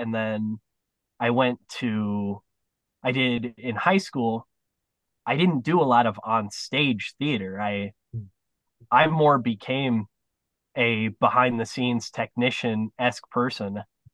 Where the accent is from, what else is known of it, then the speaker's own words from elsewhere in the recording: Canton, South Dakota, United States; So I'm from Canton, South Dakota, which is just a little south of Sioux Falls.